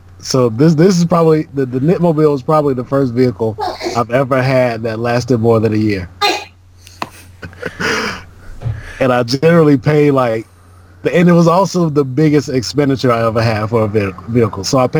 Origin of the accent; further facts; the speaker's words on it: Georgia, United States; I guess growing up in Georgia, I'm used to, like, trees, and so that does nothing for me.